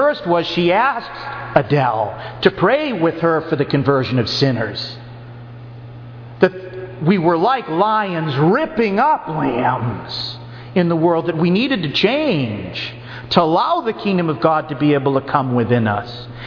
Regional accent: Massachusetts, United States; I'm a priest from Massachusetts

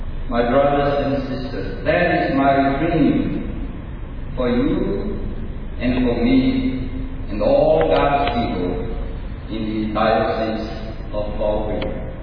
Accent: Bahia, Brazil; That is part of the coat of arms from my home state of Bahia

